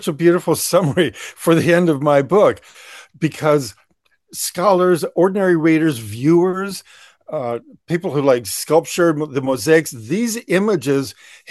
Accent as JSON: {"language": "English", "town": "Detroit", "region": "Michigan", "country": "United States", "tie": "born or raised there", "said": "I grew up in Detroit, in the middle of America, the birth of Motown, the birth of … rhythm and blues."}